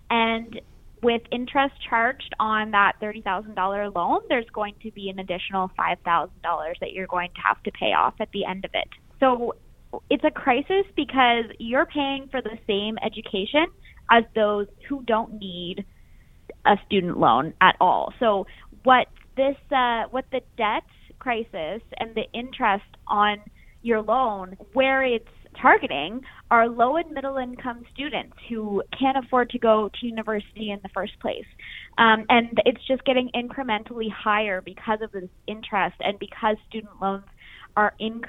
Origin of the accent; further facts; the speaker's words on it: Nova Scotia, Canada; like you said. I'm originally actually from Nova Scotia, but I came to BC to do my master's at the University of Northern British Columbia